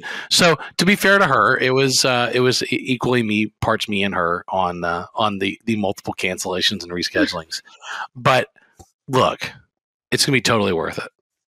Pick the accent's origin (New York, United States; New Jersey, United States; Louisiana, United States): Louisiana, United States; Baton Rouge; Like, I grew up in Baton Rouge.